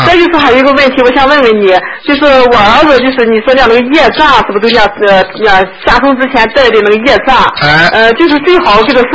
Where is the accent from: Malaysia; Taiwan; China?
China; 我是大陆的，因为听你们讲嘛，不大方便。